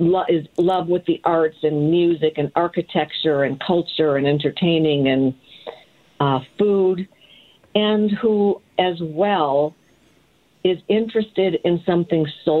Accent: Racine, Wisconsin, United States; moved away as an adult; But I've lived here for, 40 years or so. I come from Racine, Wisconsin.

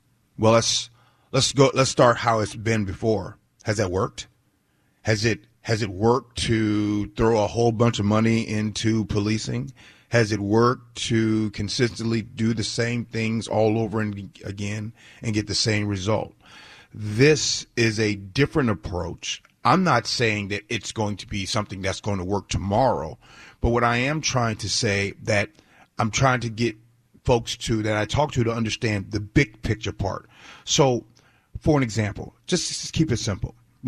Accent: Chicago, Illinois, United States; Now, growing up in Chicago, being around the projects where my grandmother lived, during that time

